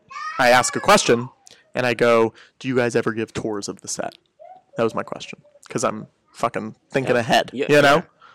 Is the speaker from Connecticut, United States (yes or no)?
yes; Connecticut, United States; You know, I'm from Connecticut, like, small suburban Connecticut.